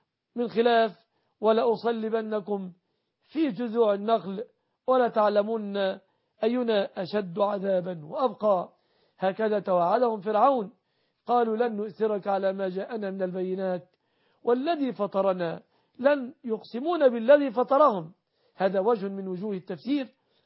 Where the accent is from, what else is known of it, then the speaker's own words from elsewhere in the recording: Egypt; بلادنا مصر